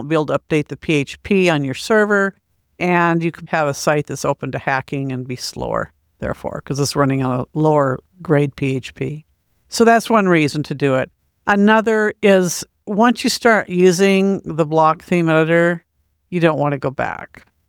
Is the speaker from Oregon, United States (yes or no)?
yes; Portland, Oregon, United States; I'm from Portland, born and raised here.